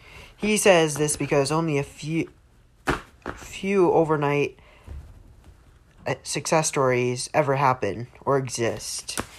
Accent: United States; But I'm also American.

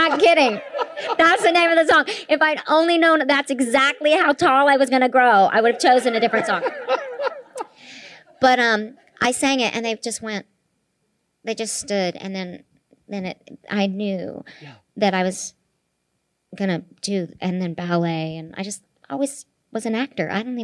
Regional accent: Oklahoma, United States; And growing up in Oklahoma, this is unique.

